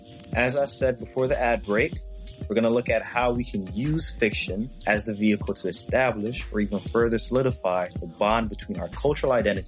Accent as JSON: {"language": "English", "country": "Jamaica", "said": "so as like a Jamaican person, I'm like, yeah, like they're from here."}